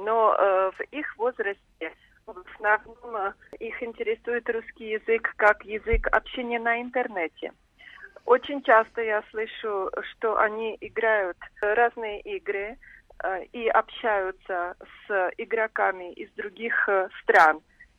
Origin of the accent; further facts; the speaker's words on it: Russia; интересно то, что я из России и могу разговаривать со своими учениками на настоящем русском языке.